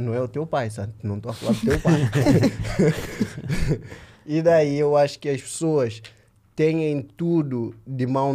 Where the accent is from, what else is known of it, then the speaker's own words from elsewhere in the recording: São Tomé & Príncipe; Como eu sou de São Tomé e consigo ver a diferença das coisas